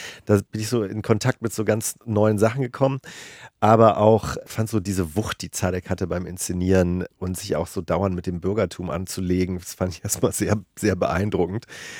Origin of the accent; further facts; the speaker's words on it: Hamburg area, Germany; Also ich bin ja in der Nähe von Hamburg zur Schule gegangen.